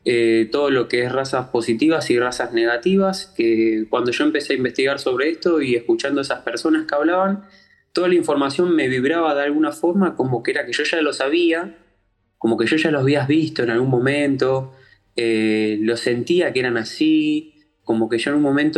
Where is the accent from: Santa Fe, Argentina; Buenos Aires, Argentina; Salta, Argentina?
Buenos Aires, Argentina; No, yo soy de Buenos Aires. De Buenos Aires.